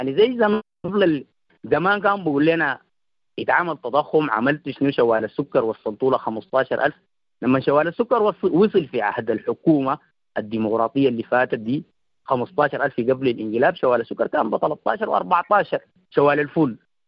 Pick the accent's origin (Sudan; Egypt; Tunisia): Sudan; نحن كشعب سوداني